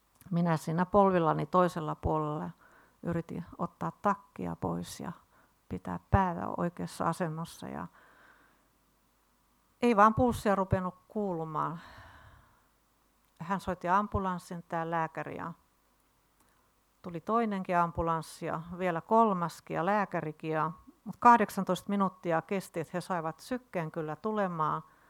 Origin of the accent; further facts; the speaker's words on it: Rauma, Satakunta, Finland; Olen tuntenut ACLO-naiset jo joskus Raumalla ollessani. Olen nimittäin Raumalta kotoisin.